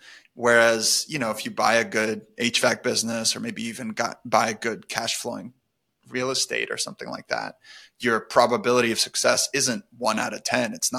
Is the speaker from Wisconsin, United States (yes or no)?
no; San Francisco, California, United States; I grew up in San Francisco, so I was surrounded by tech startups. That's all I knew.